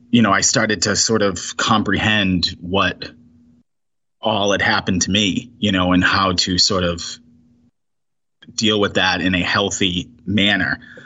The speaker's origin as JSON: {"language": "English", "town": "Boston", "region": "Massachusetts", "country": "United States", "tie": "born or raised there", "said": "about 20 minutes from where I grew up in Boston."}